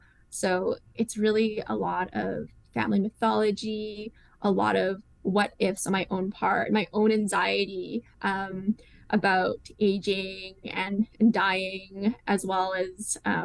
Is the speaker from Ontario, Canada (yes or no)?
no; Vancouver, British Columbia, Canada; I grew up in Vancouver, and there were like crows always coming at me.